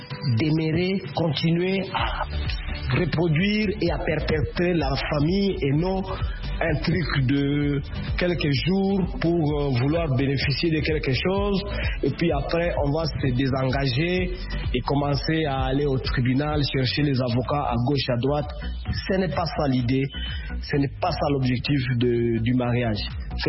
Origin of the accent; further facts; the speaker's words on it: DR Congo; chez nous en RDC